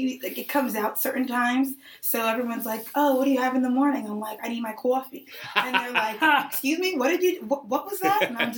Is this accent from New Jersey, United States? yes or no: yes; New Jersey, United States; also born or lived in Queens, New York; Yeah, I was born in Queens, New York, mm-hmm. and my mother's a single parent, and so she moved us out of the city, and we moved pretty much all around South Jersey.